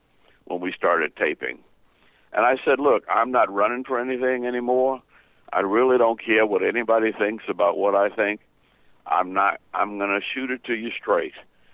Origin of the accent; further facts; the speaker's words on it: New Orleans, Louisiana, United States; also born or lived in Georgia